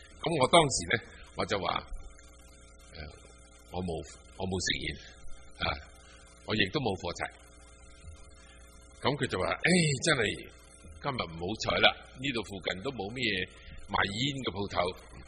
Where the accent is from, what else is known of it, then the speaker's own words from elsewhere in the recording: China; 不懂、我们中国人就是这样的，你挺靓仔喎